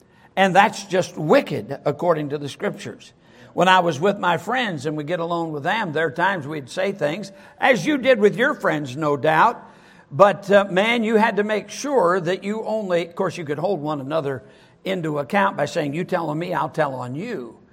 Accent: Sturgis, Michigan, United States; Growing up in … in Sturgis, Michigan, which is where I was brought up, the reality is I never, one time, ever sassed my mother.

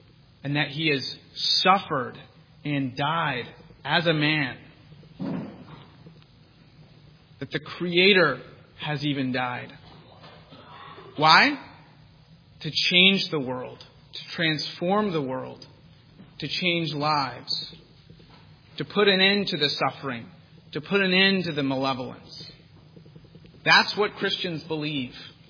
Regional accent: the South, United States; now in Massachusetts, United States; I grew up in the South. And I got to tell you, down South, people say blessed all the time.

